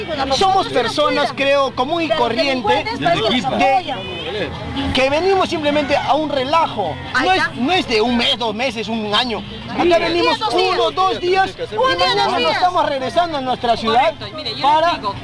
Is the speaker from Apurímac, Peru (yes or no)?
no; Arequipa, Peru; Nosotros como ciudadanos arequipeños también somos contribuyentes.